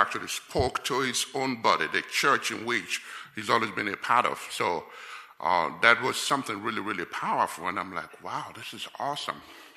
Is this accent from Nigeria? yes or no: yes; Nigeria; moved away as an adult; now in United States; Like Pastor Jean said, I'm originally from Nigeria. I moved to the States, to the United States in 2004. So I've been here now for 12 years.